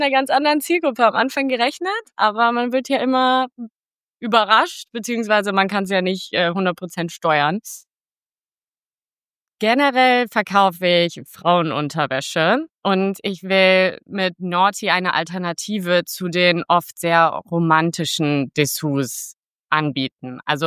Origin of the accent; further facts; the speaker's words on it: Cologne, North Rhine-Westphalia, Germany; now in Berlin, Germany; Ja, also ich komme ursprünglich allerdings aus Köln, das kann man schon dazu sagen, aber ich wohne jetzt seit 4 Jahren in Berlin